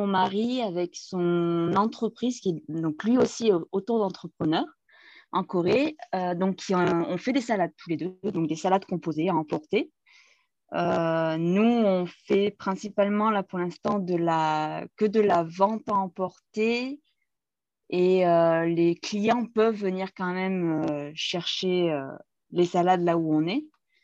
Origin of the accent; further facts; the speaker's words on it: Auvergne-Rhône-Alpes, France; moved away as an adult; now in South Korea; je viens d'Ardèche. Donc vraiment petite ville d'Ardèche. Je suis partie faire mes études à l'autre bout de la France, à La Rochelle